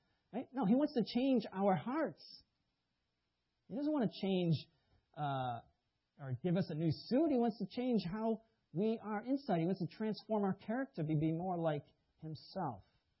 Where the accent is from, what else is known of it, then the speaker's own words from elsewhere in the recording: Boston, Massachusetts, United States; I grew up in Boston. Boston's famous for that.